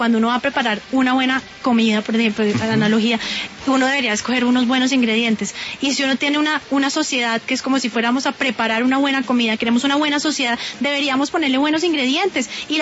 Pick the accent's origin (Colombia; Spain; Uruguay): Colombia; yo también soy colombiana